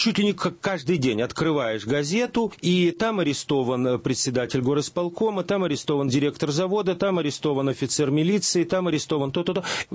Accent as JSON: {"language": "Russian", "country": "Belarus", "said": "Мы, белорусы, согласно этой идеологии, остались верными."}